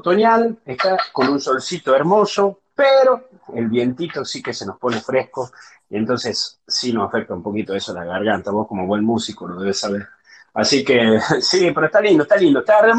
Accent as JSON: {"language": "Spanish", "region": "Tucumán", "country": "Argentina", "said": "Porque soy tucumano, papá."}